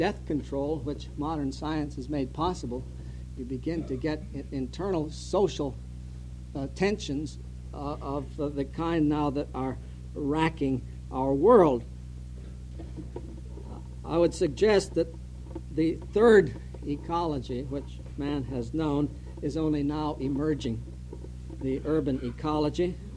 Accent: Rhode Island, United States; Down where I come from Narragansett Bay, which has a higher carrying capacity certainly than the tundra

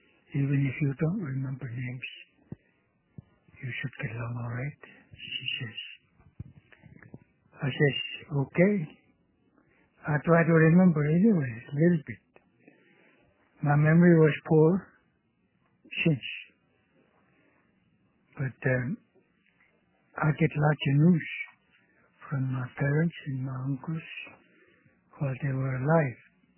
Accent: Kobuk, Alaska, United States; Eskimo from Kubuk. I was born on Kubuk.

